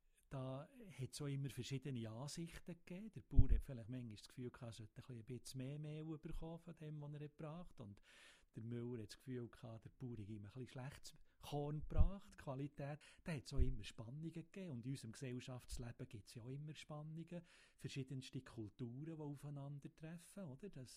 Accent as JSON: {"language": "German", "region": "Bern", "country": "Switzerland", "tie": "born or raised there", "said": "weil ich bin selber am Thunersee oben aufgewachsen."}